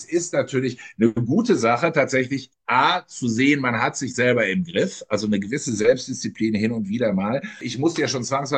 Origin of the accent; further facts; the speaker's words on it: Mönchengladbach, North Rhine-Westphalia, Germany; In Mönchengladbach, also in Reit, in dem Kaff, wo ich herkomme, gab es dann manchmal lange Filmnacht.